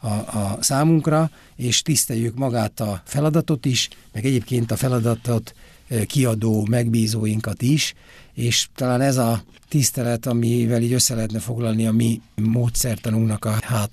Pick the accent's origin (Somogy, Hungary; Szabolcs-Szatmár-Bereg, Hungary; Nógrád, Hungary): Nógrád, Hungary; Érsekvadkert; accent: Palóc; Én Palóc vagyok, Érsekvadkertről származom, a szüleim most is ott élnek, meg az egész családom, öcsém családja